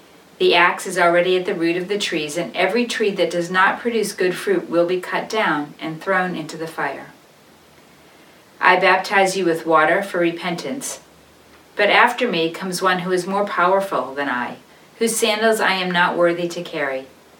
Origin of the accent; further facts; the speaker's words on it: Boston, Massachusetts, United States; accent: Boston; travel to Massachusetts to visit my family like we usually do, which means I didn't get a reboot of my Boston accent.